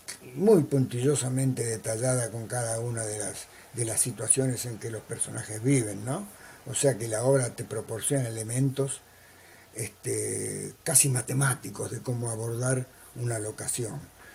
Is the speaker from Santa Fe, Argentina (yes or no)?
no; Buenos Aires, Argentina; Yo nací en el Palermo pobre, cuna de cuchilleros y matones.